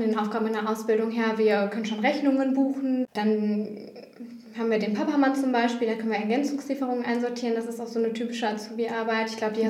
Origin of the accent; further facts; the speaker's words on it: Attendorn, North Rhine-Westphalia, Germany; Und dann habe ich mal hier in Attendorn nachgefragt, weil ich auch gebürtig aus Attendorn komme.